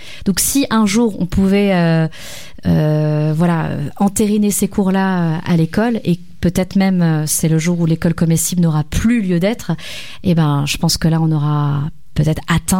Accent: Lille, Hauts-de-France, France; J'ai grandi à Lille, c'est un souvenir.

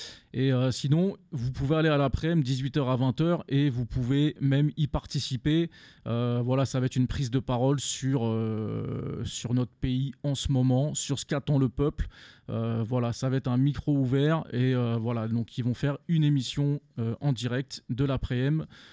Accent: Marseille, Provence-Alpes-Côte d'Azur, France; Là, c'est arrivé chez nous à Marseille.

